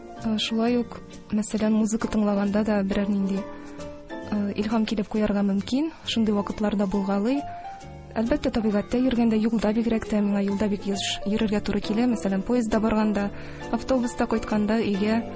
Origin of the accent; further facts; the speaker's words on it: Tuban Abdulla, Tatarstan, Russia; Мин үзем Татарстан Республикасыннан, Әлмәт районы Түбән Абдулла авылыннан булам.